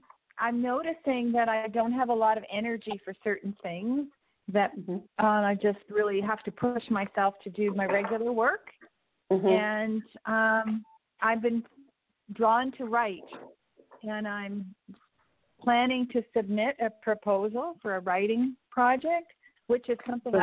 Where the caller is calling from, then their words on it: Toronto, Ontario, Canada; I'm from Toronto, Canada.